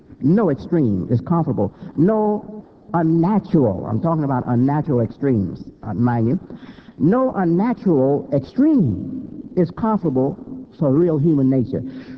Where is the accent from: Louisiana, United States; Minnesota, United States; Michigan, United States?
Michigan, United States; Hamtramck; born there; I was born in Detroit, a little place called Hamtramck, Michigan. It's now part of Detroit.